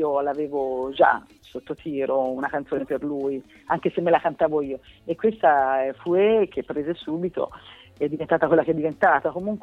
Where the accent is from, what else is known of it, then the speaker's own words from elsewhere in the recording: Tuscany, Italy; now in Bologna, Italy; Sono toscana d'origine, però adoro Bologna, non la cambierei.